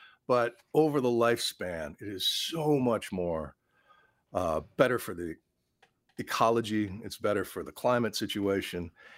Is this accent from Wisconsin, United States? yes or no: yes; Wisconsin, United States; talk to the fishermen, the anglers, the sportsmen and women, the bird hunters in my home state of Wisconsin, and they'll tell you.